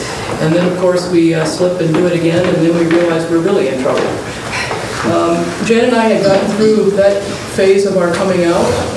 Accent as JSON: {"language": "English", "region": "Texas", "country": "United States", "lives_now": "Minnesota, United States", "said": "Yes, I am from Texas, and a transplant to Minnesota."}